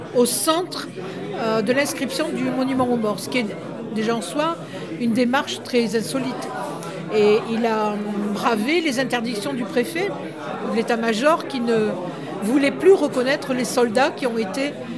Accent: Saint-Lys, Occitanie, France; Un jour, je reçois un coup de fil de Patrick Lassob, qui avait été maire de Saint-Lys, mon village natal.

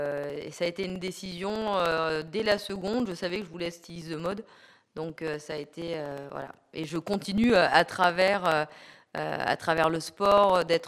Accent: Grenoble, Auvergne-Rhône-Alpes, France; J'ai grandi dans les Alpes, donc j'ai grandi à Grenoble et j'ai fait toutes mes études, toute ma scolarité, on va dire, à Grenoble.

